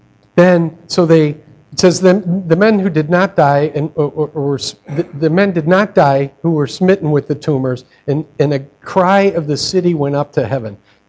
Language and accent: English; Chicago, Illinois, United States; He has a ranch out in, and I'm from Chicago, so I never raised a cow.